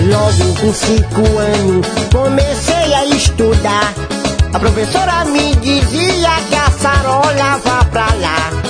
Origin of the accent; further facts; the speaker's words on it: Fortaleza, Ceará, Brazil; born there; Nasci em Fortaleza, capital do Ceará.